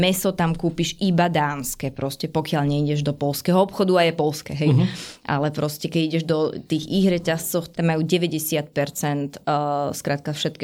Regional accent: Devínska Nová Ves, Bratislava Region, Slovakia; Potom my sme z Devínskej, takže tam kúsok máme také záhradky

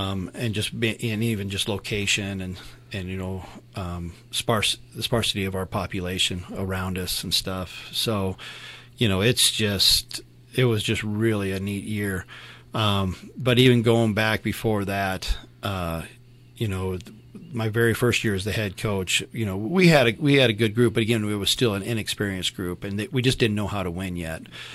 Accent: Riverton, United States; You know, I'd gone back to my hometown, Riverton, thought maybe that might be it.

